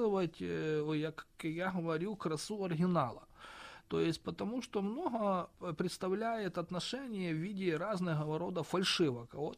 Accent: Ukraine; я как из Украины это ставлю, там я более ориентируюсь в своей стране

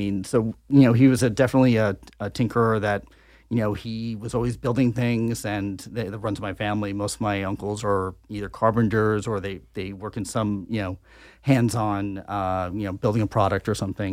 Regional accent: New York, United States; So I'm from Long Island thereafter.

